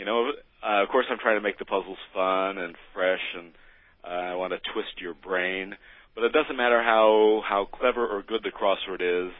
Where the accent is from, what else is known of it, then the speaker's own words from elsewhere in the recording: Crawfordsville, Indiana, United States; Well, I was born and raised in Crawfordsville, and I went to IU.